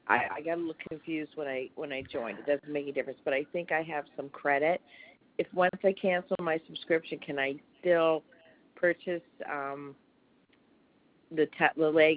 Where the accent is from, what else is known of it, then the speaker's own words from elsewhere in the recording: Canada; I'm from Canada.